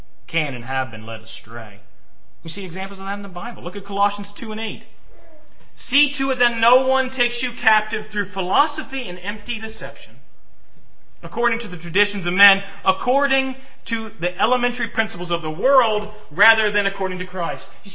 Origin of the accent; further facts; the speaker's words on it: United States; Today, what do we do as Americans? I'm American. Red, white, and blue.